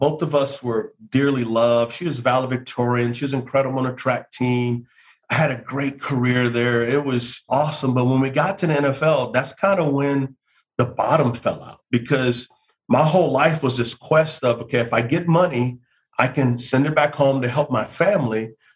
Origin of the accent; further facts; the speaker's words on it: San Antonio, Texas, United States; so I grew up in San Antonio, Texas, and I love my family, but it was a chaotic, difficult background.